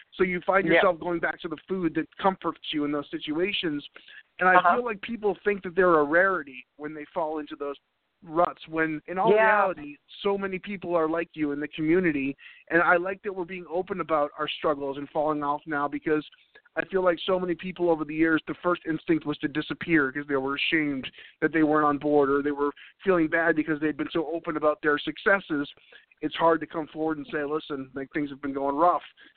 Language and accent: English; Boston, Massachusetts, United States; now in US South; as soon as I moved here down here from Boston to the South